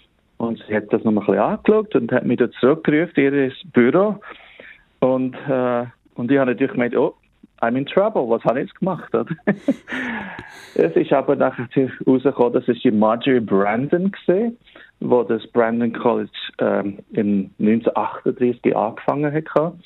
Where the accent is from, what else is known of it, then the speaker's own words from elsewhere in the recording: Switzerland; das tropische Klima für als Schweizer ist ja nicht so zum Überleben.